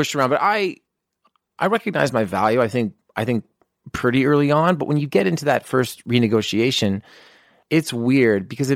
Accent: Canada; I mean, the first thing they did was try to hire me as a Canadian.

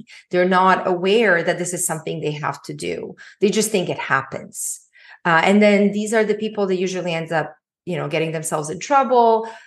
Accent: Bosnia & Herzegovina; To really rewind to my early childhood, I grew up in Bosnia and we were middle class.

